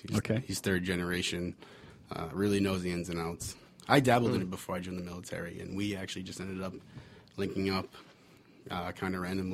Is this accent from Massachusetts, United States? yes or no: yes; Boston, Massachusetts, United States; now in Atlanta, United States; went all over, and I was stationed in Savannah, Georgia. Mm. And that's how I ended up in Atlanta. I'm from Boston, so.